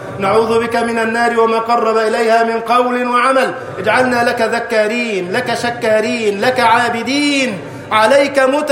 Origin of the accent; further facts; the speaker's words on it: Egypt; اجعل بلدنا مصر أمناً أماناً سخاءً رخاءً